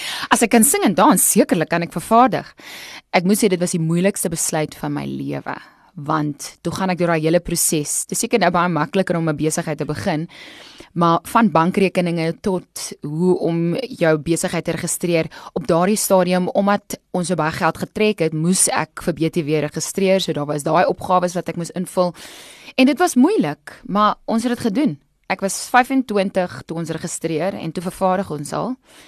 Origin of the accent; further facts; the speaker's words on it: Ravensmead, Western Cape, South Africa; ek is eintlik van Ravensmead. So Ravensmead Parow, ja. En ek dink, en ek kan dit sê, want ek gaan elke jaar terug na my ou skool toe, Hoërskool Parow.